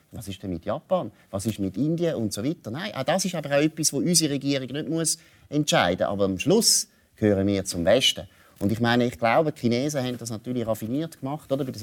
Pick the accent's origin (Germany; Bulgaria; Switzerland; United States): Switzerland; Haben wir als Schweizer auch nie investiert.